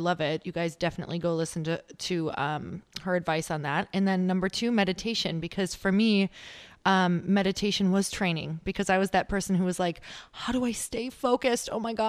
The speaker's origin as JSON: {"language": "English", "region": "Midwest", "country": "United States", "lives_now": "California, United States", "said": "because I am originally from the Midwest. I live in California now, and it's a little bit less out here."}